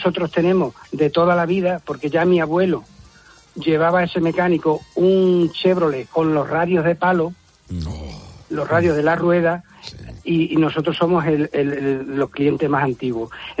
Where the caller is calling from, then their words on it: Badajoz, Extremadura, Spain; como decimos por mi tierra, al pelo. Yo le llamo desde Badajoz.